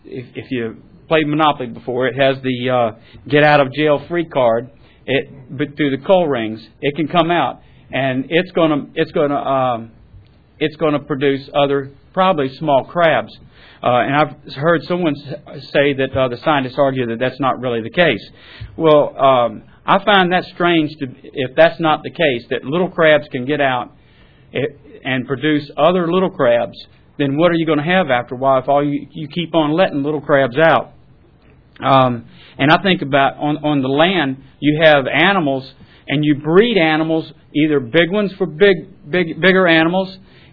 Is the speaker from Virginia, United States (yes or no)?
yes; Suffolk, Virginia, United States; I'm from Suffolk, Virginia. I'm not a waterman. I'm a land surveyor.